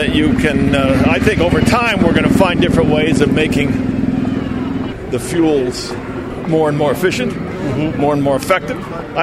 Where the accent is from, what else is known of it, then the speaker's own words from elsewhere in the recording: Illinois, United States; I grew up in Illinois, and so I identify with what goes on here.